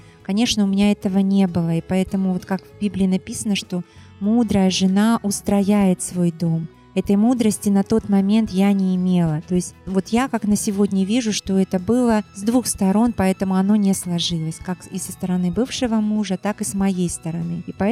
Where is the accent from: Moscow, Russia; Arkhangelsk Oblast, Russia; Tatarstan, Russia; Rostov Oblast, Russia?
Arkhangelsk Oblast, Russia; Onega; Родилась я в Архангельской области. Есть такой город недалеко, Онега. Проживала в семье.